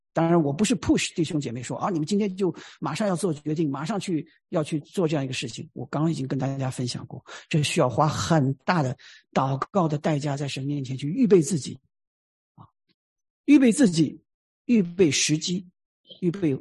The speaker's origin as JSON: {"language": "Chinese", "country": "China", "said": "我们中国人常常有一句话叫做大事化小，小事化了啊。"}